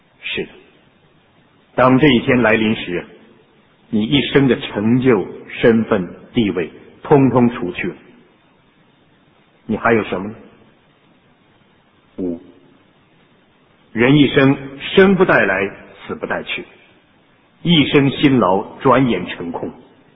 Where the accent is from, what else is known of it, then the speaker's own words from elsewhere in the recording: China; 我就想到我们中国人常说